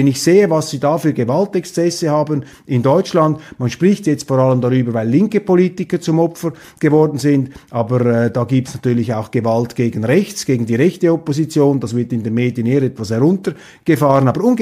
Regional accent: Switzerland; Und ich bin als Schweizer kein Imperialist.

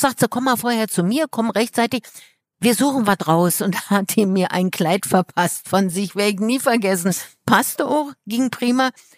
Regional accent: East Germany, Germany; ich komme aus dem Osten

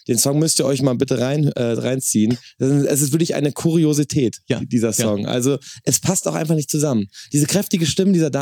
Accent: Quakenbrück, Lower Saxony, Germany; born there; Wir haben ja in Quakenburg, mein Geburtsort, das Pferderennen.

